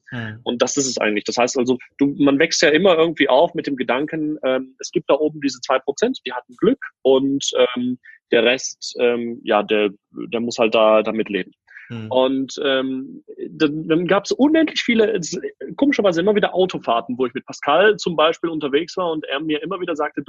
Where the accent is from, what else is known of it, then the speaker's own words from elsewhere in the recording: Wuppertal, North Rhine-Westphalia, Germany; Aber wir kommen aus Wuppertal.